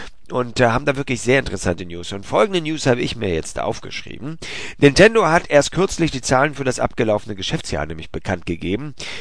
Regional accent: Hamburg, Germany; meine Heimatstadt Hamburg

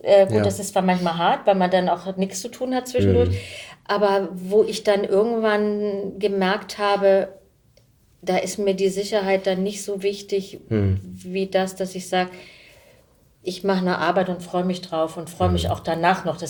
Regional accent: Hamburg, Germany; ich möchte so gerne nach Hamburg zurück. Ich war ja zwar quasi Hamburgerin

